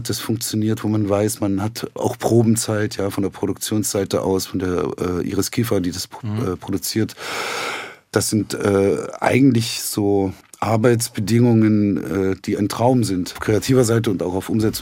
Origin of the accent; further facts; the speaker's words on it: Zeitz, Saxony-Anhalt, Germany; Aber in Zeitz, wo ich aufgewachsen bin, war das nicht so einfach.